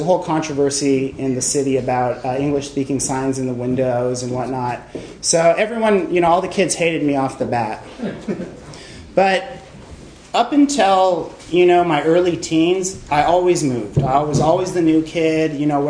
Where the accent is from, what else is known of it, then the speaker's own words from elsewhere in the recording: Montreal, Quebec, Canada; also born or lived in Los Angeles / Vermont; At four, I moved to Vermont. At five, we moved to Montreal for 6 years. I lived in Montreal from the ages of like 5 to 11